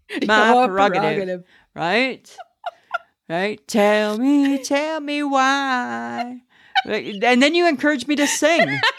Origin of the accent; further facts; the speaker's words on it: Ontario, Canada; I'm from Ontario, right? We don't eat puff wheat cake there. We eat Rice Krispie squares.